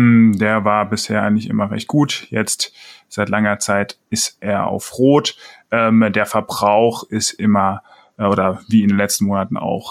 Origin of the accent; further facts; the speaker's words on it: Bavaria, Germany; Ich komme ja auch aus Unterfranken, deswegen hat es mir besonders viel Spaß gemacht.